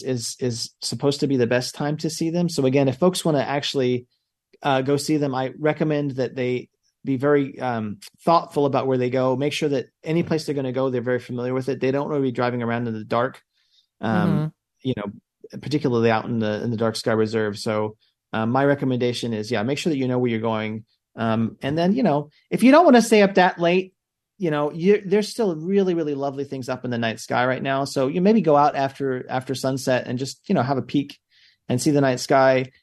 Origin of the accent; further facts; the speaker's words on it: the South, United States; now in Boise, United States; Actually, living here in Boise is the farthest north I've ever lived. I grew up in the South